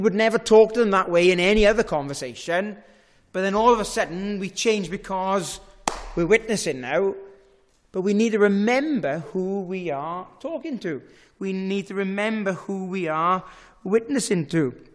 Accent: Wales, United Kingdom; I was from Llandudvadra.

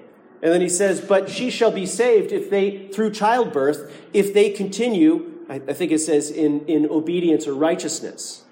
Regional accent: Oswego, New York, United States; When I was growing up in Oswego, New York, there was a place we drove by every week on the way to church called the Oswego Redemption Center.

